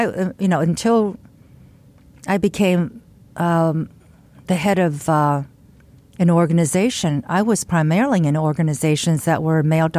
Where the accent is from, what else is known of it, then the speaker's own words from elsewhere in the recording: United States; I mean, I'm Asian American. I'm uncomfortable initially.